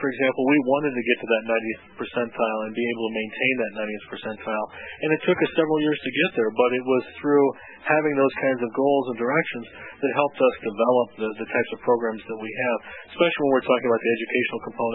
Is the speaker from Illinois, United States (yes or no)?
yes; Champaign, Illinois, United States; Well, and I come from Champaign, obviously, which is a twin city with Urbana.